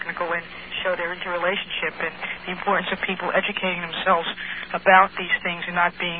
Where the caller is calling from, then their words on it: New York, United States; From Lower Manhattan.